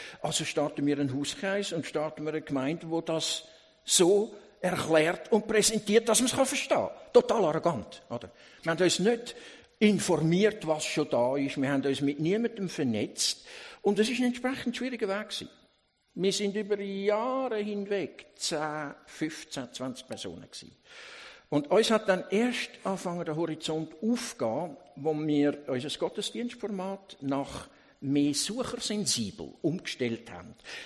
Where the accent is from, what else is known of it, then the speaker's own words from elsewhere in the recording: Zurich, Switzerland; Okay, ich bin von Zürich, bin in Zürich geboren, bin dort in die Schule gegangen.